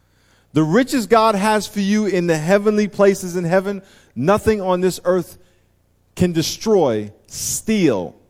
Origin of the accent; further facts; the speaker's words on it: New York, United States; I have a friend I grew up with in New York as a kid, and he just moved out here about a year ago.